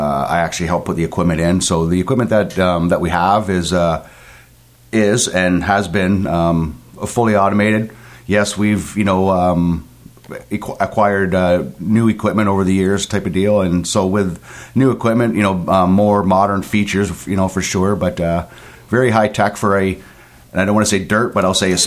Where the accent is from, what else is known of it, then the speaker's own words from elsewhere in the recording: Simcoe, Ontario, Canada; Yes, I'm originally from Simcoe. I went to high school in Waterford.